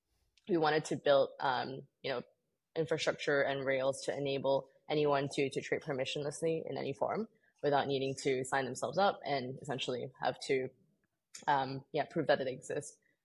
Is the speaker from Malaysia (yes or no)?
yes; Malaysia; I'm from Malaysia, so I didn't have access to a lot of financial instruments in this country.